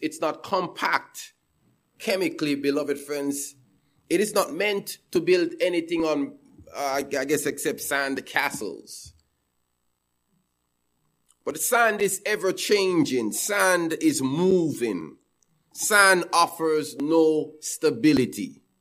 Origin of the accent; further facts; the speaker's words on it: Jamaica; You see, I grew up in Jamaica. I'm from Jamaica. I'm a citizen of Jamaica.